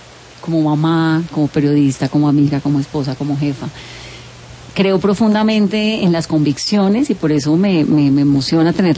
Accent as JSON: {"language": "Spanish", "region": "Pacific region", "country": "Colombia", "said": "Acabo de ir al Chocó. Soy del Pacífico."}